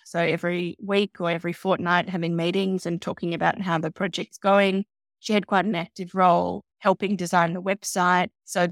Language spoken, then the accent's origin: English; Australia; now in Austria; But I guess it could also be that being Australian gives you a little bit of courage in moving around the world.